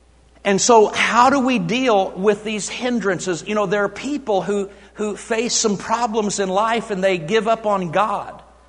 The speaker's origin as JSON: {"language": "English", "region": "Oklahoma", "country": "United States", "said": "I'm from Oklahoma. We are known for tornadoes."}